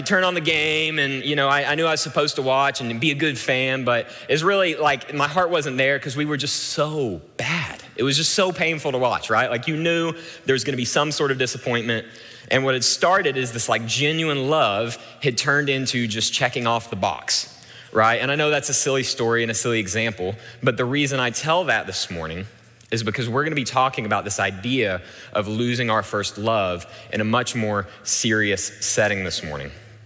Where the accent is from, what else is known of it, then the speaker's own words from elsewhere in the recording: Dallas, Texas, United States; But I was born and raised in Dallas, proud Cowboys fan, and what do you know?